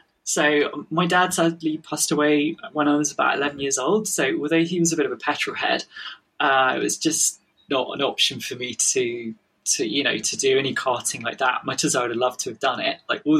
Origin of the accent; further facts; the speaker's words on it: Leicester, East Midlands, United Kingdom; accent: English; Yeah, England is cold and grey at the moment, but I guess having an English accent. People sometimes think I'm Australian when I've noticed that on YouTube comments, but I'm not. I'm English.